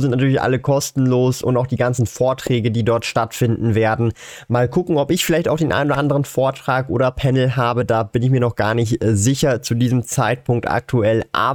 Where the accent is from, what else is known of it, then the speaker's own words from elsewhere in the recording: Switzerland; ich finde, es lohnt sich auch mega als Schweizer.